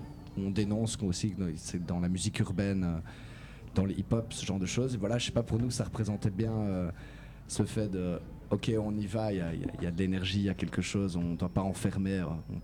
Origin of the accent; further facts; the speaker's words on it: Liège, Wallonia, Belgium; Alors, on est liégeois.